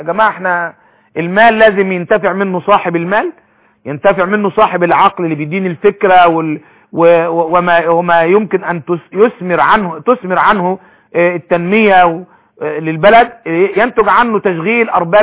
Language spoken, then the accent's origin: Arabic; Egypt